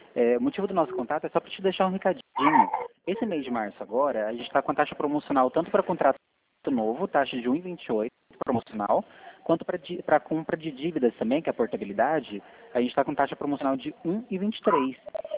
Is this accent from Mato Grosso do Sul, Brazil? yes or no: yes; Dourados, Mato Grosso do Sul, Brazil; nós somos aqui de Dourados, Mato Grosso do Sul.